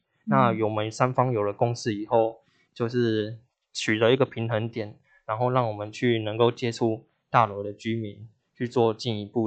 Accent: Tainan, Taiwan; 对，我也是台南人。

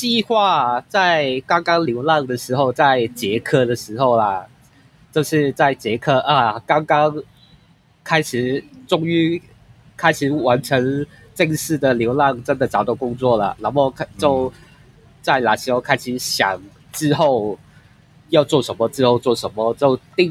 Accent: Hong Kong; 大家好，我是香港来的

